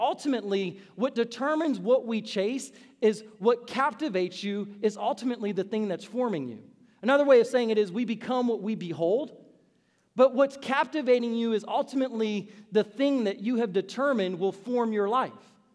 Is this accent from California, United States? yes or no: no; New Orleans, Louisiana, United States; I'm from New Orleans. Anybody else in here from New Orleans?